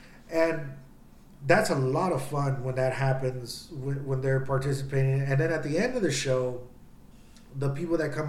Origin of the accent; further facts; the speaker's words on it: Houston, Texas, United States; And I told them, you know, we are all from Houston, but we do different jobs.